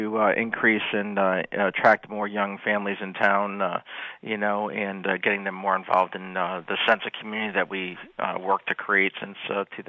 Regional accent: Harwinton, Connecticut, United States; People would say, where are you from? You say Harwinden. They say, Harwinden, where's that? And I'd say, it's near Litchfield or near Torrington or just outside of Waterbury.

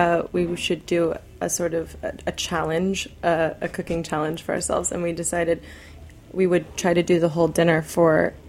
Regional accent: Los Angeles, California, United States; I'm from Los Angeles, so it's one of those things that it's in...

